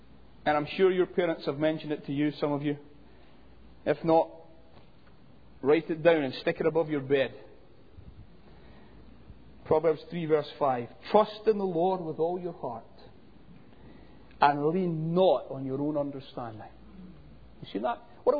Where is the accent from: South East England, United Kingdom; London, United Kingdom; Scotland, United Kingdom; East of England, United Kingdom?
Scotland, United Kingdom; Growing up in Scotland, Eric Liddell was one of my great heroes.